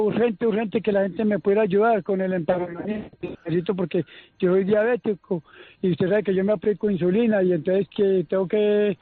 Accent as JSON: {"language": "Spanish", "country": "Colombia", "moved": "yes", "lives_now": "Canary Islands, Spain", "said": "No, yo soy colombiano, sino que yo me vine con la mujer y para Canarias"}